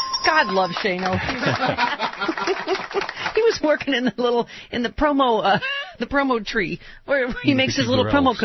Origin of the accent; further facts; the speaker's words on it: Buffalo, New York, United States; listen, I grew up in Buffalo. You can't scare me.